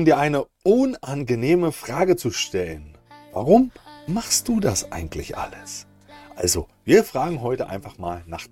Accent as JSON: {"language": "German", "region": "East Germany", "country": "Germany", "said": "also so sagt man bei uns im Osten, wo ich herkomme."}